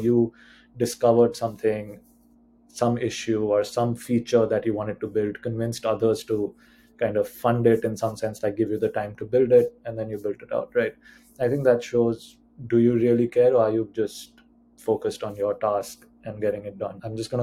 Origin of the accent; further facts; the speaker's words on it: India; moved away as an adult; even though I grew up in India, but I've been here for the last 8 years and most of my career is here.